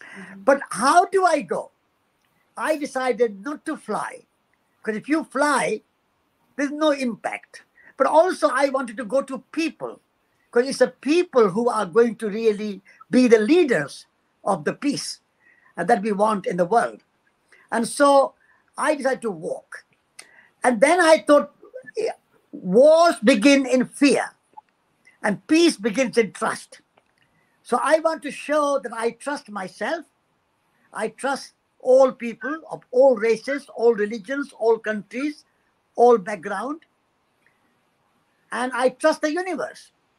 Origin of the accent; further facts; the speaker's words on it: Rajasthan, India; I was born in India, in the state of Rajasthan. And I grew up there in the deserts of Rajasthan.